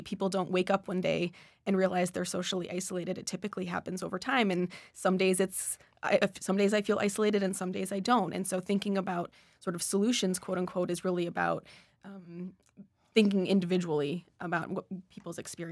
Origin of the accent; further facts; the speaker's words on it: Midwest, United States; I, having not grown up in New England, have a similar sort of, I grew up in the Midwest